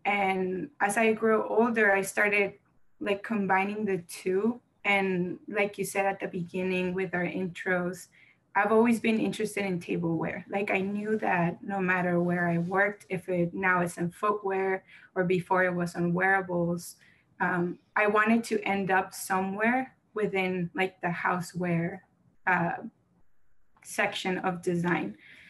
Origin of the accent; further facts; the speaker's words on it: Mexico; moved away as an adult; also born or lived in Arizona, United States; now in United States; So I grew up in Mexico, moved to the United States at the age of 18, with the goal of going to college in the United States. So I was born in Arizona.